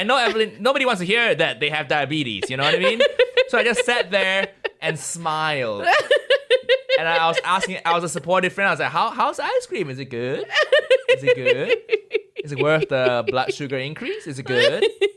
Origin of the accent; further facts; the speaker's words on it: Malaysia; I grew up in Malaysia